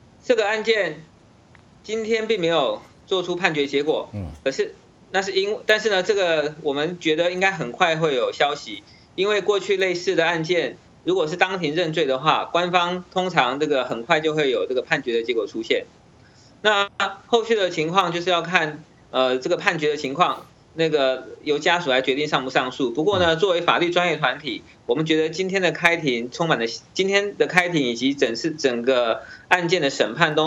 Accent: Taiwan; 我们台湾人要旁听要向国台办申请，

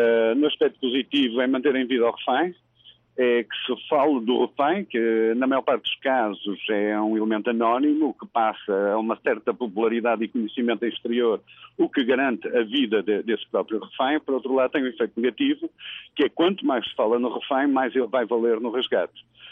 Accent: Portugal; é um livro português, eu sou português

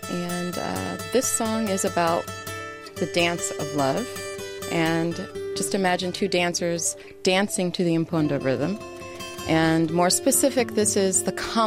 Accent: United States; also born or lived in France; That's where I was born. And then we came to America in the 80s, and I was raised here in America. Mm-hmm. So I am a true diasporan kid.

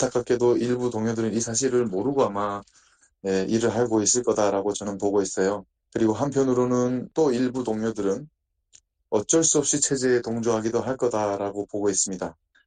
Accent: North Korea; moved away as an adult; now in South Korea; 저는 탈북민이면서도 전문성을 갖춘 공학자이다.

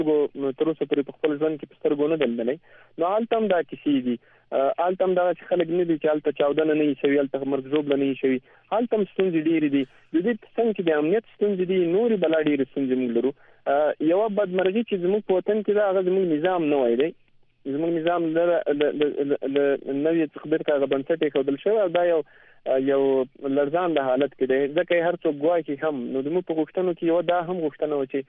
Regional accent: Mata Khan, Paktika, Afghanistan; زه خپل د پکتیکا ولایت متخان ولسوالۍ

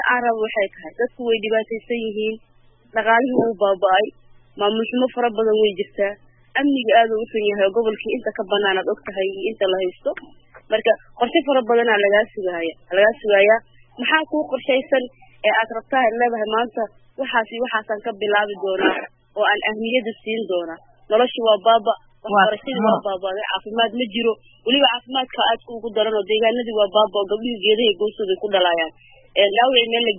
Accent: Beledweyne, Hirshabelle, Somalia; aniga waxaan kasoo jeedaa Iran aan kasoo jeedaa gaar ahaan magaalada Baladweyne aan ku dhashay

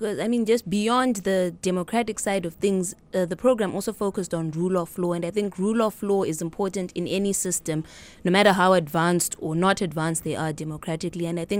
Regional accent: Kwekwe, Midlands, Zimbabwe; I'm 28 years old. I grew up in Zimbabwe. I was born in Kwekwe, and that's where my parents are based. I studied at Goldridge Primary School. Then I went to Chizipiti Senior School in Harare.

